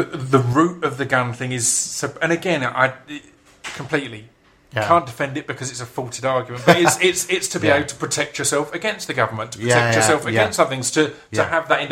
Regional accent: United Kingdom; I mean, as a Brit, you're always going, oh.

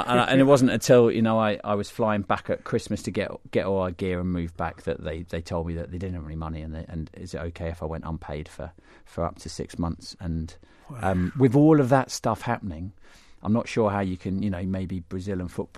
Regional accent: England, United Kingdom; what I didn't want to do is come in as this English bloke thinking that I knew it all and tell them this is how to run your programme and do things.

